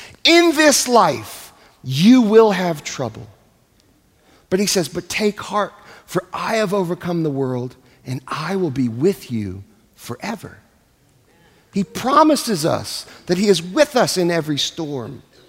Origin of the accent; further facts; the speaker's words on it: New York City, New York, United States; You know, I grew up in New York City going to all kinds of places to watch live music